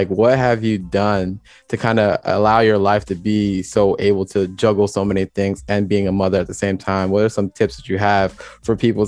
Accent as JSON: {"language": "English", "country": "Jamaica", "said": "Like I said, I'm Jamaican, and this is an amazing story"}